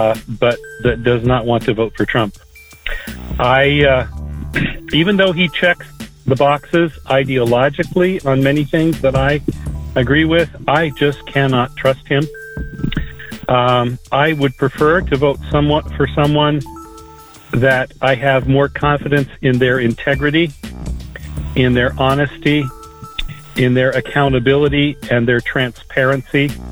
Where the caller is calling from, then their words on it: San Jose, California, United States; I'm calling from San Jose, California.